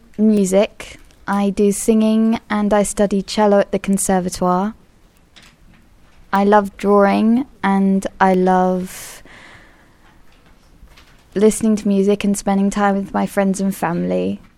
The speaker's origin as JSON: {"language": "English", "region": "Nouvelle-Aquitaine", "country": "France", "tie": "born or raised there", "also_born_or_lived": "Canterbury, England / Wellington, New Zealand", "said": "I was born in Canterbury in England, and then when I was two, we moved to New Zealand. We lived in Wellington. Then when I was six, we came to live in France. I've been living here for 7 years now, and I really like it. I live in Bordeaux."}